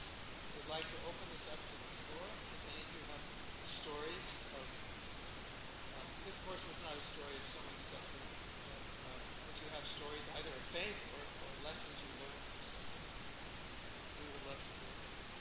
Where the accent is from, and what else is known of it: California, United States